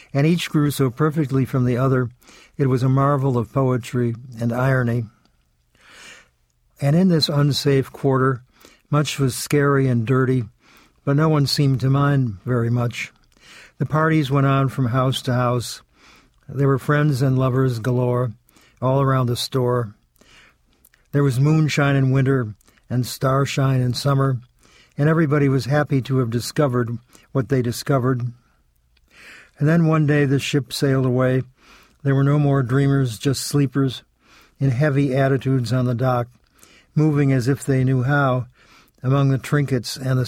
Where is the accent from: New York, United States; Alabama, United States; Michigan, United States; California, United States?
New York, United States; And I said, well, I'm from New York.